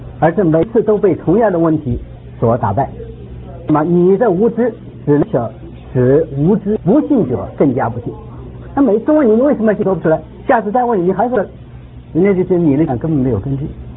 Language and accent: Chinese; China; 反正我是从小在大陆长大，所以受了很多无神的教育。